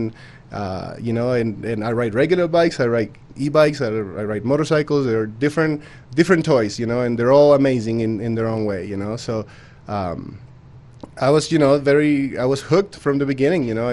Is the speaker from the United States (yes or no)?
no; Chile; I am from Chile. I'm from Chile, all the way down in South America.